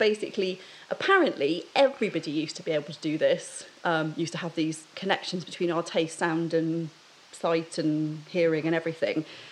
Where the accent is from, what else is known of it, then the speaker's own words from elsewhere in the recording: South West England, United Kingdom; also born or lived in London; So we moved down to the West Country. So we're about 20 minutes outside Bristol, kind of, like Somerset, kind of … country kind of thing. And I've lived there since I was 3.